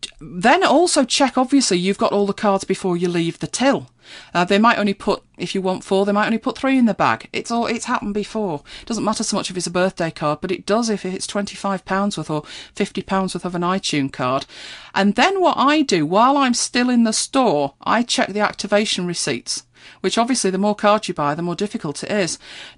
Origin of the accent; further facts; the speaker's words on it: United Kingdom; I know we're British, aren't we? We're terribly British